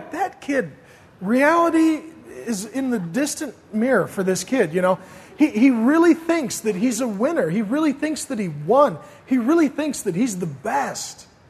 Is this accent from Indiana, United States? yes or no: no; SeaTac, Washington, United States; I grew up mainly around SeaTac, but before that, when I was real little, we lived in a neighborhood closer to White Center.